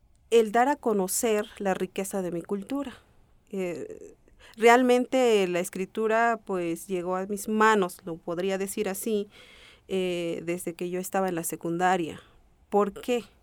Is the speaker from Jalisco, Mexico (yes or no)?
no; Chalam del Carmen, Chiapas, Mexico; soy chiapaneca. Mi comunidad se llama Chalam del Carmen, que es una comunidad muy pequeña que pertenece al municipio de Ocosingo. Es un lugar donde yo crecí, donde mis abuelos me compartieron todo ese conocimiento como tzeltales